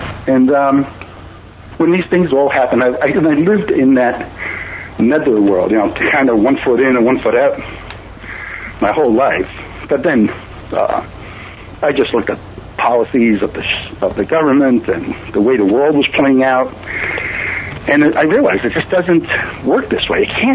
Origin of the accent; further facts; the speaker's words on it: New York, United States; I'm in Rockland County, which is about 30 minutes north. I was born and raised in New York.